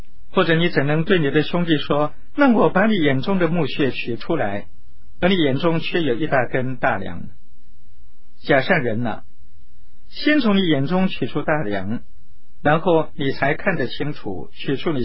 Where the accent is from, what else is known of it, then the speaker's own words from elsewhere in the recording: China; 我们中国人的教训是什么呢？就是我们要舍己要严，但是待人要宽。